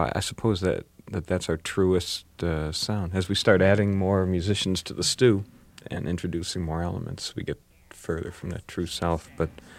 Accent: Detroit, Michigan, United States; We grew up in Detroit in a great period in the late 60s where, you know, Motown music was still being made in Detroit

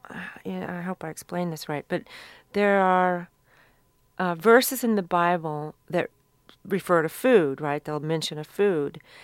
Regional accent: the South, United States; I grew up around Southern women

